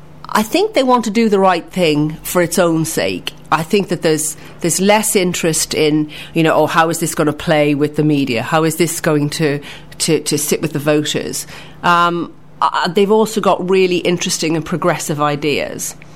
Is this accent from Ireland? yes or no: yes; Ireland; being Irish, we often say, I wouldn't start from here.